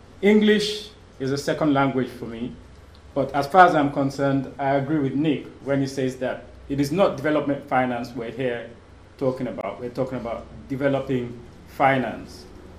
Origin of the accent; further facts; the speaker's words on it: Nigeria; yes, I'm a Nigerian.